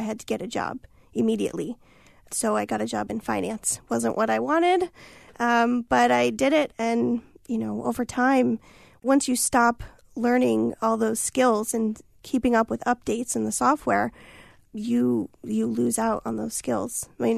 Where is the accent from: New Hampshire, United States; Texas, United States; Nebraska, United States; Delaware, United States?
New Hampshire, United States; Keene; I'm from Keene, New Hampshire.